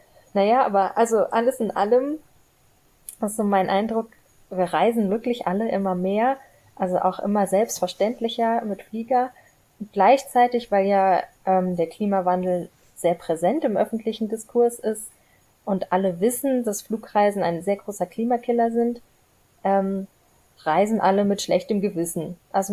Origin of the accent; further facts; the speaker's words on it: Frankfurt, Hesse, Germany; Also ich komme aus Frankfurt